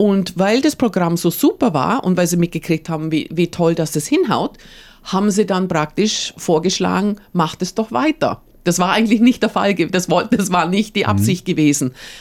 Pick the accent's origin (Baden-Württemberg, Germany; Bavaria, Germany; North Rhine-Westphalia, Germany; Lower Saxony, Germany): Bavaria, Germany; Kempten; now in Australia; aufgewachsen, absolut aufgewachsen auf dem Fahrrad. Kempten ist eine super schöne Stadt, aber ich wusste damals schon, wo ich jung war, wo ich 12 Jahre alt war, dass ich in Deutschland nicht alt werde.